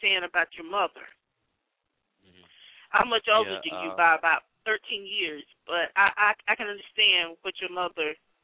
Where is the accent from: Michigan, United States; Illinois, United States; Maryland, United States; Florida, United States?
Florida, United States; You're from the South. I'm from the South. I'm from Florida, where all this is happening at. And I'm from Northwest Florida. And this is where everything is happening at. I'm near Alabama state line.